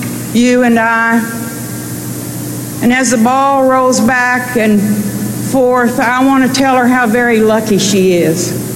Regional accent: Texas, United States; And I couldn't be prouder, both as a Texan and as a Democrat

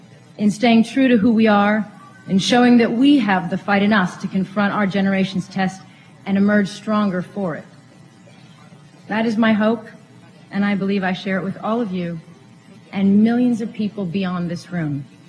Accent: United States; Speaking as an American, the fact is, there is not a country in the world that we are not connected to as a result of our unique history.

